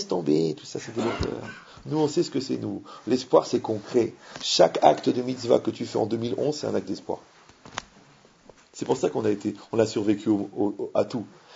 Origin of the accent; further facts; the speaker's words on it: Morocco; Bon, Algérie du Sud, quand même, j'étais du Maroc, mais.